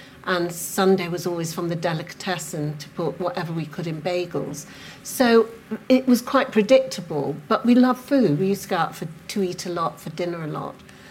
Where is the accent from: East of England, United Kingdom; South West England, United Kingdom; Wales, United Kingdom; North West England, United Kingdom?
North West England, United Kingdom; Manchester; So I was brought up in Manchester in a Jewish family.